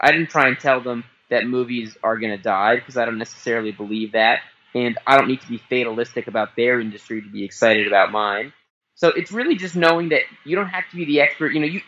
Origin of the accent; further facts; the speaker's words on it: Los Angeles, California, United States; I grew up in Los Angeles. I was around entertainment.